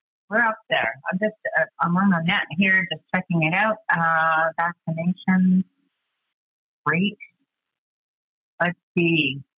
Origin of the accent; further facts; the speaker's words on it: Canada; Yes, I'm a Canadian.